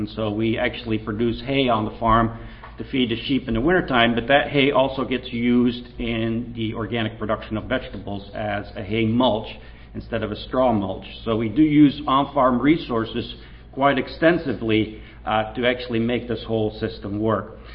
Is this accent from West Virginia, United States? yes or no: yes; West Virginia, United States; So first of all, I'm from West Virginia, work at West Virginia University right there.